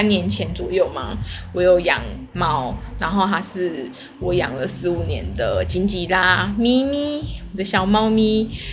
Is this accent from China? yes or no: no; southern Taiwan, Taiwan; 听到讲台语了吧，我就是南部的小孩。我觉得南部的小孩好像有一点就是会喜欢国语跟台语一起讲